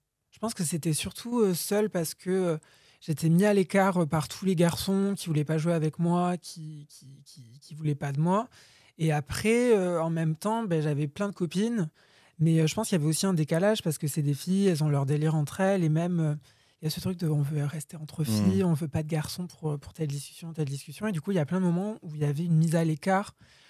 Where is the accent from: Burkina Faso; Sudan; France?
France; Boudy-de-Beauregard, Nouvelle-Aquitaine; j'ai 21 ans et je suis née dans le Lot-et-Garonne, à Boudy de Beauregard. Du coup, j'ai grandi là-bas, j'ai fait toute ma vie là-bas, mon adolescence, et après, je suis partie à Bordeaux